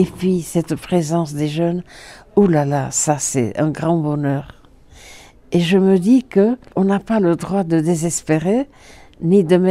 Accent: Juxue, Nouvelle-Aquitaine, France; born there; je suis née à Juxu, comme vous savez, l'école à Ostabat

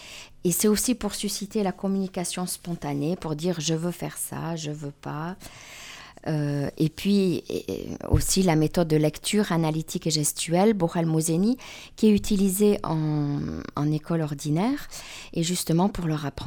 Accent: Itsassou, Nouvelle-Aquitaine, France; now in Belgium; Je suis d'Ixaçu, j'habite en Belgique, près de Bruxelles.

